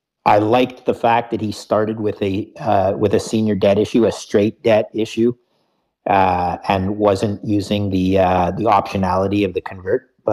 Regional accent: Canada; I, being Canadian, certainly am not as close to the SEC as many of your listeners are already.

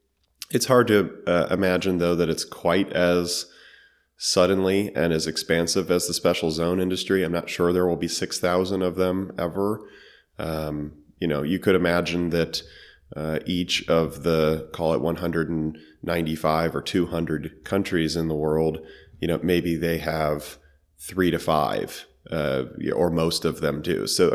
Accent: United States; in particular my home country of the United States, has intervened in a lot of foreign countries.

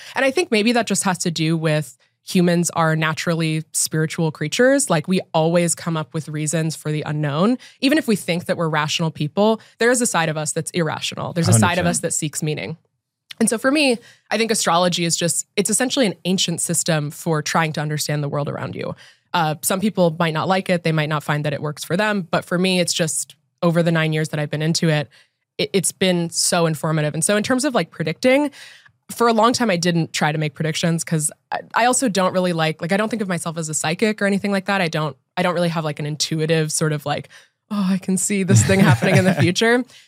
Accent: United States; Like I'm an American living through the American Pluto return.

